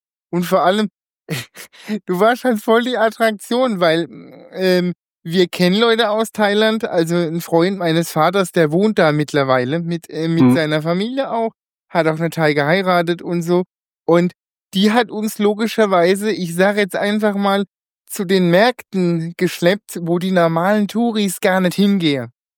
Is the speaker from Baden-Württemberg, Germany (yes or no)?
yes; Karlsruhe, Baden-Württemberg, Germany; Ich komme ja aus Karlsruhe und also bin ich geboren und bin ich nicht weit weg davon.